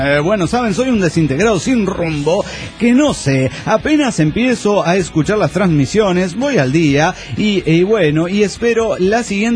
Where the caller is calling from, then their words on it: Oaxaca, Mexico; de Oaxaca.